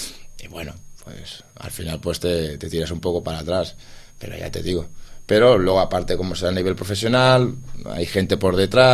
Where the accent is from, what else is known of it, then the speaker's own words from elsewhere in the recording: Barcelona, Catalonia, Spain; born there; moved away as an adult; now in Sitges, Spain; No, yo nací en Barcelona, pero desde los 21 estoy aquí, o sea, tengo 47, 26 años, ¿no?